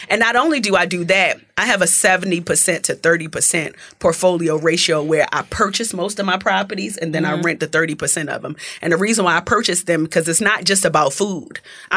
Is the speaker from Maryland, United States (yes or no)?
yes; Baltimore, Maryland, United States; accent: Baltimore; now in Atlanta, United States; And you can't tell me nothing different with my Baltimore accent.